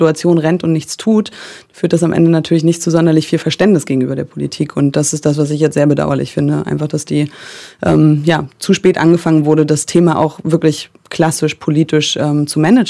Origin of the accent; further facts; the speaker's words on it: Berlin, Germany; Ich bin auch aufgewachsen in Ost-Berlin